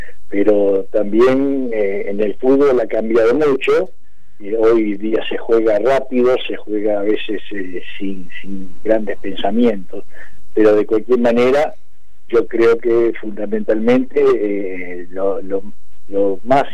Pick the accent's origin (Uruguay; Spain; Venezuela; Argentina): Uruguay; yo, como soy uruguayo